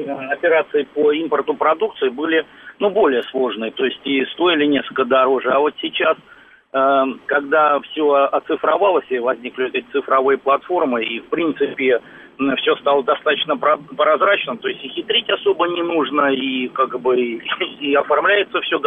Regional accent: Moscow, Russia; я из Москвы.

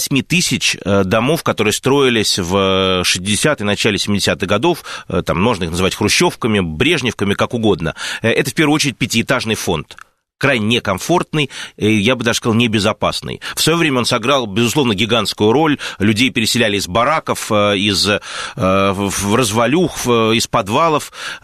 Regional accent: Moscow, Russia; мы, москвичи

